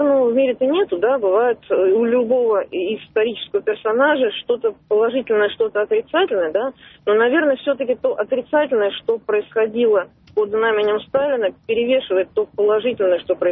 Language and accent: Russian; Moscow, Russia; я из Москвы, мне 45 лет.